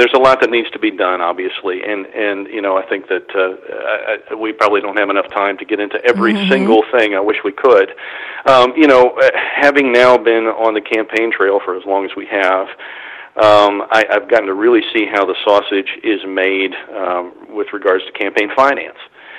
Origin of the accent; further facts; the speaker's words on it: New Albany, Indiana, United States; And it goes from my hometown of New Albany, Indiana, all the way up to South Indianapolis.